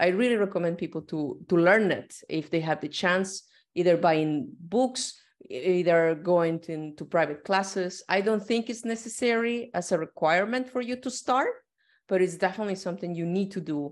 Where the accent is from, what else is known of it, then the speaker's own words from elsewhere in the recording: Mexico; English is a second language; moved away as an adult; now in China; I am from Mexico and I've been in China since 2009.